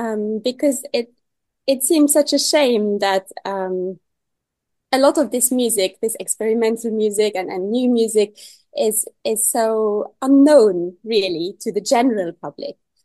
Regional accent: Luxembourg; English is a second language; moved away as an adult; now in London, United Kingdom; I was hiding in London, but I am from Luxembourg originally.

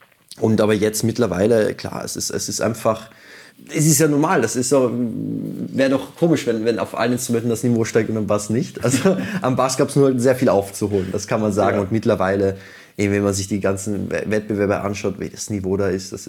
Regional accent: Vienna, Austria; ich komme ja aus Wien.

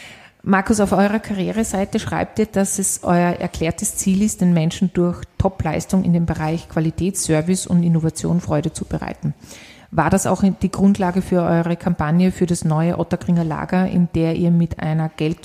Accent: Salzburg, Austria; weil das ist mir empfohlen worden als Salzburgerin, das so zu bestellen.

